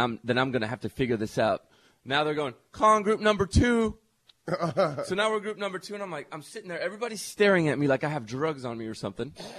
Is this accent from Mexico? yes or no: yes; Mexico; Yes, we're in Mexico, my home country.